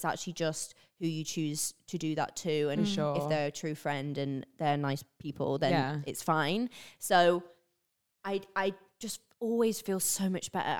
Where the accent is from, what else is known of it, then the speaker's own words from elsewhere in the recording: England, United Kingdom; accent: northern English; And because my accent is like from up north, but then I also thought like, because I've lived down south for so many years, it like does sway.